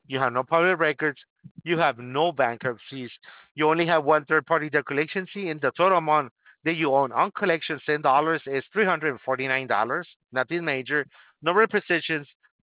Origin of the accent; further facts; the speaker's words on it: East Los Angeles, California, United States; I'm from California myself, from East LA.